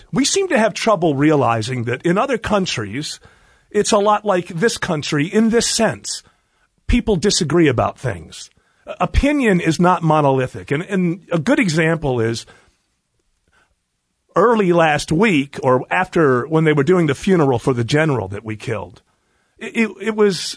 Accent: New York, United States; born there; I mean, I'm a Falcons fan, but I was born in Western New York, and I'm a Bills fan.

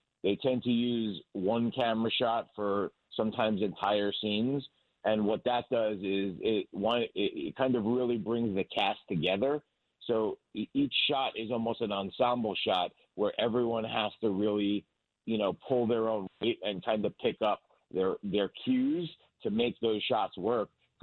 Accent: New York, United States; also born or lived in Canada; now in Los Angeles, United States; even though I'm from New York originally, I've been living in L.A. so long and I worked in Canada so long that my pace and inner clock have slowed down quite a bit in that time.

